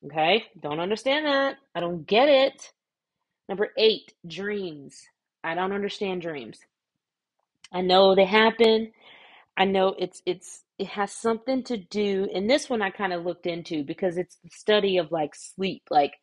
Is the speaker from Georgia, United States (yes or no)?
yes; Georgia, United States; Or, okay, we're in the same United States. I grew up in Georgia.